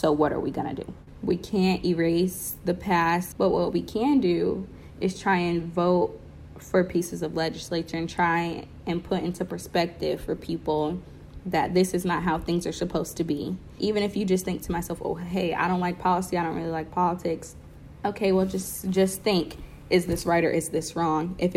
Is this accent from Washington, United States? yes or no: no; Indianapolis, Indiana, United States; born or raised there; also born or lived in Georgia